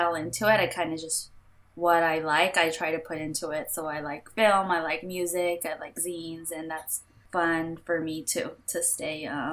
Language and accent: English; Long Beach, California, United States; I love supporting zines at my hometown because I'm born and raised Long Beach, California, where I grew up and learned about zines in high school.